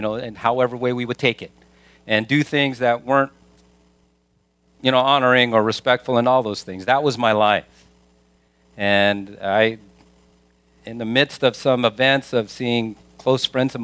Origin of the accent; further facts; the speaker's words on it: Vallejo, California, United States; I grew up in Vallejo, and if any of you are familiar with Vallejo, it's a rough town. I helped to get that reputation as a young person.